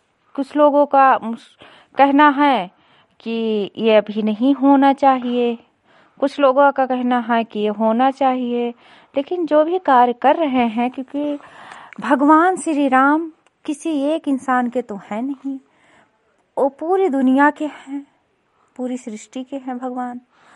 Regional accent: Lakharampur, Uttar Pradesh, India; मैं विकास खंड विशेषगंज से हूँ। ग्राम पंचायत लखारामपुर, गांव लखारामपुर से

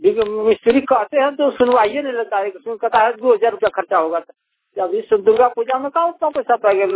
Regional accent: Panarbirha, Jharkhand, India; और मैं ग्राम पनरबिरहा का निवासी हूँ। मैं जिला देवघर का निवासी हूँ और मेरा ग्राम पनरबिरहा है

